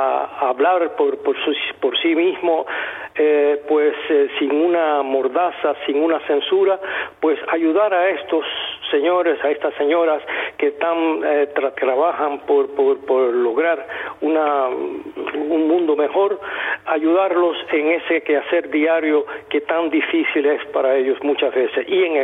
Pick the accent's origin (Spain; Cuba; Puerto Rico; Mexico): Cuba; now in Sweden; yo siempre he tenido un interés muy especial en mi país y también para dar a conocer aquí en Suecia, mi otro país, lo que sucede en Cuba realmente.